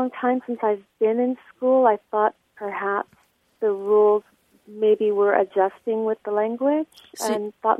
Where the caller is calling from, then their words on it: San Diego, California, United States; Hi, Martha. … I'm calling from San Diego.